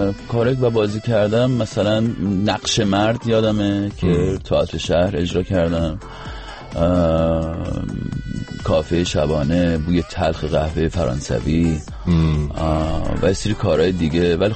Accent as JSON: {"language": "Persian", "town": "Rasht", "region": "Gilan", "country": "Iran", "tie": "born there"}